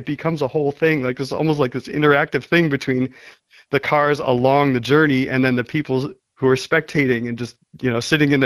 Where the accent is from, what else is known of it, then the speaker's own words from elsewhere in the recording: Cleveland, Ohio, United States; I grew up in Cleveland, so I know lake effect snow and salt on the roads